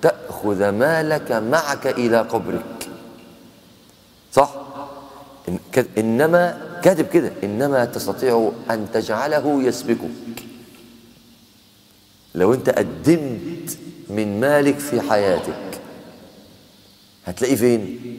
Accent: Egypt; بتعبرنا كمصريين

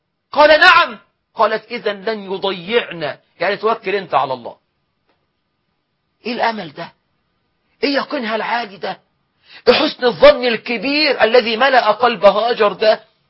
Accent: Egypt; أنا مصري،

